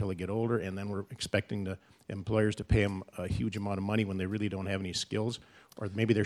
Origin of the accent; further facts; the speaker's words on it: Rice Lake, Wisconsin, United States; from Rice Lake, Wisconsin, 75th Assembly District Assemblyman.